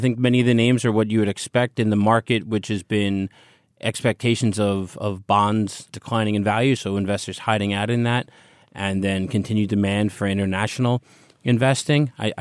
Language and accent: English; United States; I'm an American. I don't know cricket.